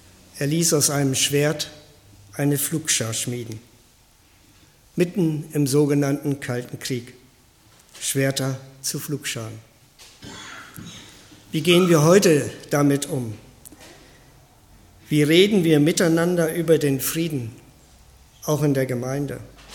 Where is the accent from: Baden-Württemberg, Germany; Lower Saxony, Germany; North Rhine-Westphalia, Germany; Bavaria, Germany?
Lower Saxony, Germany; Ich komme ja aus Niedersachsen. In Hannover habe ich mit 26 Jahren Gott als den kennengelernt, mit dem ich persönlich reden kann.